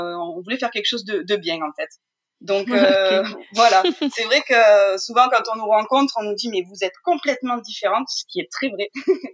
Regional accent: Occitanie, France; donc je suis des Cévennes et je suis formulatrice de produits cosmétiques.

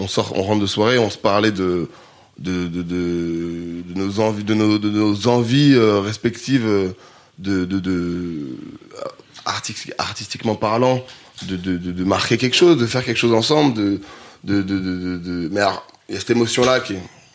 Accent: Grenoble, Auvergne-Rhône-Alpes, France; j'ai 800 cultures, j'ai grandi à Grenoble

